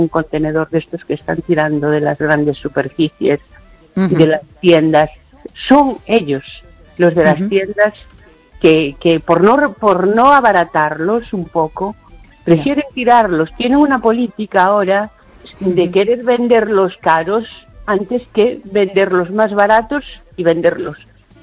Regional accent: Lugo, Galicia, Spain

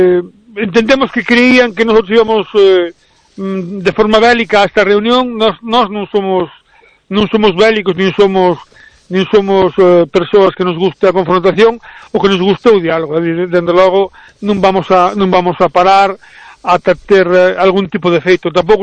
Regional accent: Burela, Galicia, Spain; eu falo do meu pobo que é Burela

